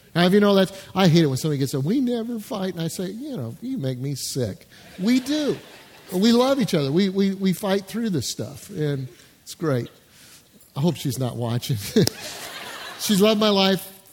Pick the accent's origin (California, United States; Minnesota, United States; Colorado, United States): Colorado, United States; South Carolina, I'm from Colorado originally, been in South Carolina, planted a church 23 years ago.